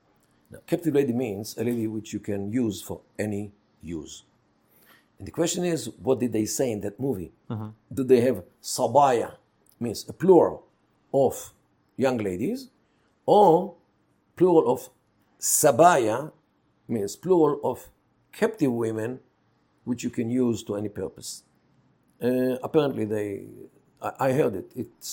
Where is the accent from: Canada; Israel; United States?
Israel; Tel Aviv, Tel Aviv District; born there; first language Yiddish; English is a second language; I was born in Tel Aviv 71 and a half years ago to a family. My father and my mother originally came from Poland. My mother tongue was Yiddish